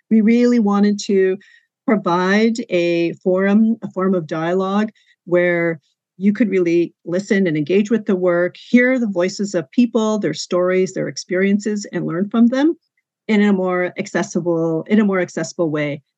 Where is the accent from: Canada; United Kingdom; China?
Canada; Whitefish River First Nation, Ontario; I am Anishinaabe from Whitefish River First Nation. I'm actually sitting in my community today